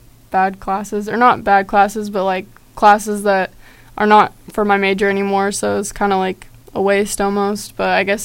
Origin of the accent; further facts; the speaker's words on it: Topeka, Kansas, United States; So I'm from Topeka, Kansas, so I'm not that far from home